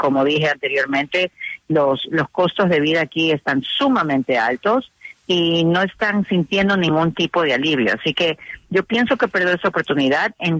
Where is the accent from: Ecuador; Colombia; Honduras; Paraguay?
Ecuador; Yo soy ecuatoriana.